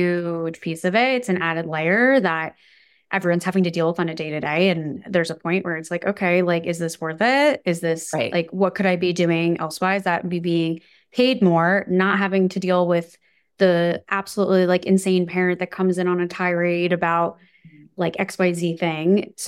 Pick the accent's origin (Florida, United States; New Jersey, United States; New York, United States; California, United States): New Jersey, United States; I'm from New Jersey originally